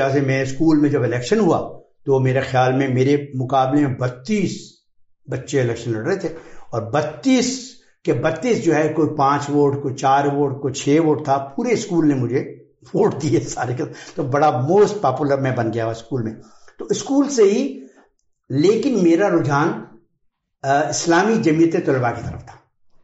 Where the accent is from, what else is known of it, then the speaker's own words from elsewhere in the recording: Kot Ghulam Muhammad, Sindh, Pakistan; born there; میں پیدا ہوا جیمس آباد میں, جس کا نام بعد میں تبدیل کر کے کوٹ غلام محمد کر دیا گیا. اور تو کوٹ غلام محمد تھرپارکر ڈسٹرکٹ کا ایک گاؤں ہے, उसमें मैं पैदा हुआ, और एक कहना चाहिए मुतवसत घराना